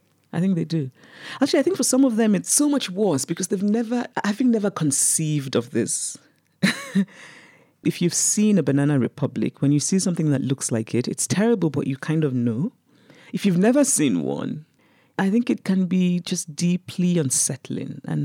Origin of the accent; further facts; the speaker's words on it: Nigeria; now in United States; I grew up in Nigeria, I was under military dictatorships, and I know what that feels like.